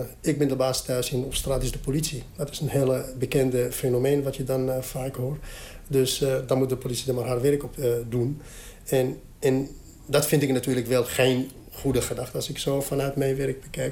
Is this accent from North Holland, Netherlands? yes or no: yes; Amsterdam, North Holland, Netherlands; Ik kom zelf ook uit Nieuw-West.